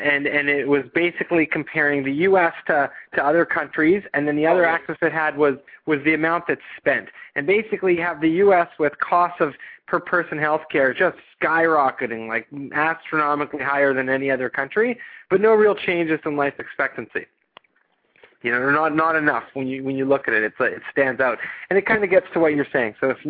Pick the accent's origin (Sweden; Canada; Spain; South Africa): Canada; for some context, I come from Canada, so I'm not as in-depth of some of the U.S. politics on healthcare